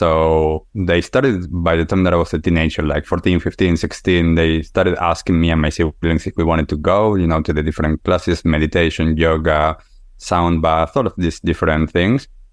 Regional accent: Argentina; So I grew up in Argentina. Typical childhood, you know, sports, school, you know, all of those things.

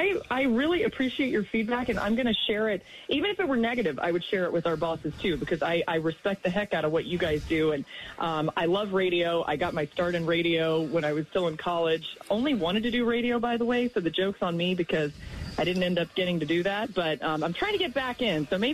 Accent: Atlanta, Georgia, United States; grew up a Braves fan, obviously, growing up in Atlanta.

